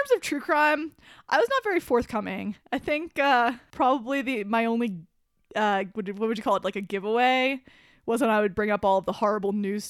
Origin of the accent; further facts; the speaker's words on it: New Jersey, United States; Well, I'm a bit spoiled because I grew up in New Jersey